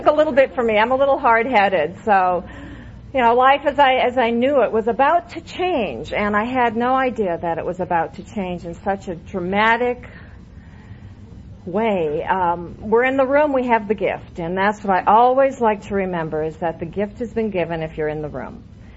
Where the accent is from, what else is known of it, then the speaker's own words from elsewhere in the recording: Iowa, United States; born there; I was born in Iowa, and that was my first resentment